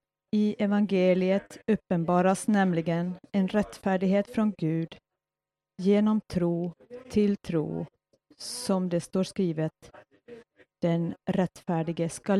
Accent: Pyhäjoki, North Ostrobothnia, Finland; de sommarmöten som hölls i Pyhäjoki för ett år sedan. Det var i min hemort.

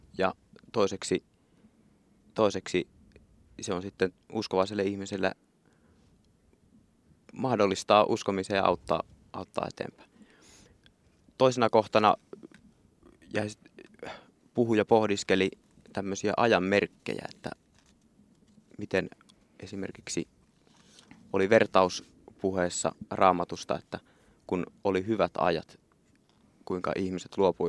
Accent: Southern Finland, Finland; kun itse olen tuolta etelästä kotoisin

